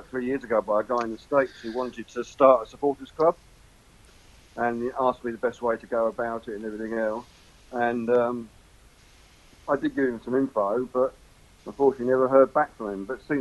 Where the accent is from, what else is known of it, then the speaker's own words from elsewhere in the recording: Hove, South East England, United Kingdom; A guy in Melbourne who I've never met but I've spoken to quite often, he grew up in Horsham. I grew up in Hove.